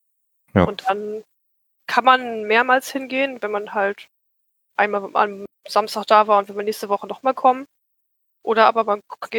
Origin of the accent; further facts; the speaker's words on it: Lower Saxony, Germany; Ich bin 28 Jahre alt, ich bin eine Ostfriesin, ich komme sogar aus der Geburtsstadt von Otto Walkes